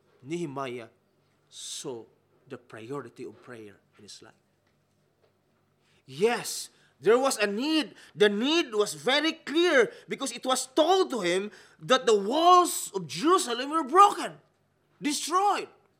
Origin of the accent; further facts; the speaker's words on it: Philippines; the way I look like a Filipino, isn't it? Because I am a Filipino.